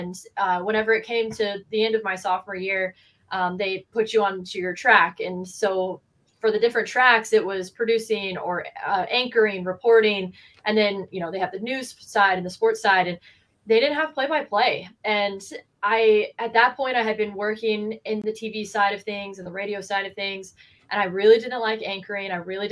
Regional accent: Dallas, Texas, United States; I grew up in Dallas, Texas.

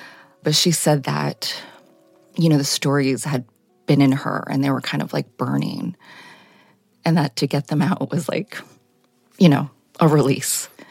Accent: Chappaqua, New York, United States; And I was raised in Chappaqua, New York, which is quite, you know, it's, there's all kinds of people who live there, but it's quite affluent.

